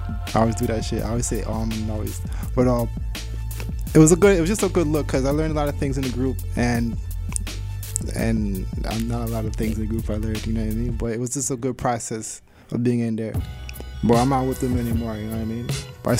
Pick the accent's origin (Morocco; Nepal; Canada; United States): Canada; Toronto, Ontario; also born or lived in Scarborough; Not really Scarborough, but Toronto's probably like my hometown, so I do a lot of shows and whatnot.